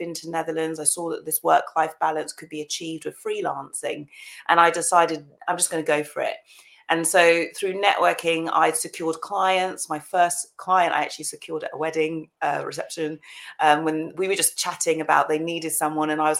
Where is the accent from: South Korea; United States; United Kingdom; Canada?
United Kingdom; And then ladder on that, we're British too.